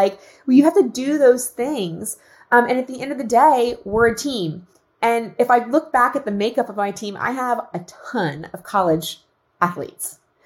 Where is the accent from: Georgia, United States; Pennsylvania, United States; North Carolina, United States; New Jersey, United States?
Pennsylvania, United States; I grew up outside of Philadelphia, okay, on a farm